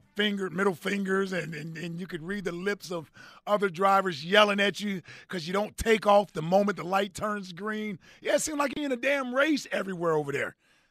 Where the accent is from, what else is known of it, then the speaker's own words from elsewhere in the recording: Midwest, United States; growing up in the Midwest where you actually had to pay for full service, like the gas was more expensive when you wanted full service.